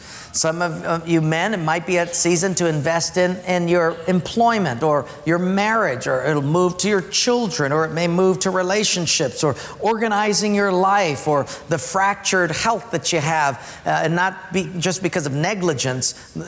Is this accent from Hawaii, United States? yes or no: yes; Palolo, Hawaii, United States; I'm from Palolo, right?